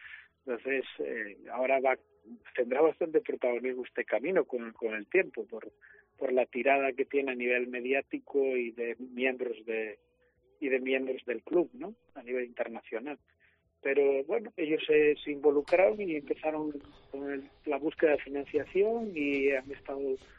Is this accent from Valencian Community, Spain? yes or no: yes; Alicante, Valencian Community, Spain; moved away as an adult; now in Galicia, Spain; Fue cuando me vine para aquí, para tierras gallegas. Tú sabes que vengo de Alicante, soy cura. Bueno, empecé a ser sacerdote en Alicante, allí me formé. Estuve 15 años sacerdote.